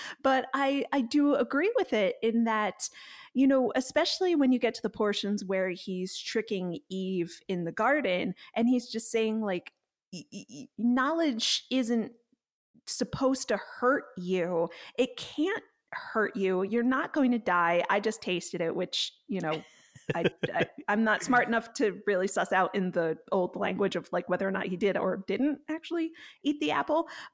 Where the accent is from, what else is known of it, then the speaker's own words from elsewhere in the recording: New England, United States; I'm from New England, so.